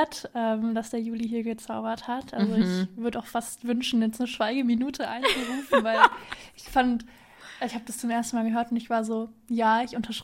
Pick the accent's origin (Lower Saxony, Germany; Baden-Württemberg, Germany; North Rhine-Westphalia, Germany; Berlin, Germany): Baden-Württemberg, Germany; Karlsruhe; ich komme aus Karlsruhe und das ist so voll Standard, so 76 oder 199, das war so mein Bezirk